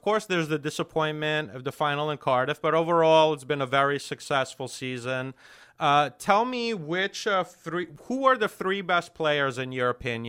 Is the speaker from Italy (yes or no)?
yes; Italy; You know, I grew up in Italy.